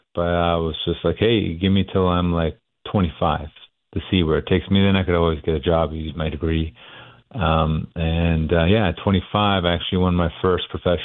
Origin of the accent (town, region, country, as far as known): United States; born or raised there; also born or lived in Switzerland